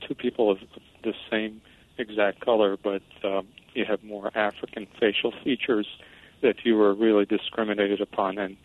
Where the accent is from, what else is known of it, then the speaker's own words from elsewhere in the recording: Iraq; I'm originally from Iraq, but I did spend 1 year in Sudan between 95 and 96.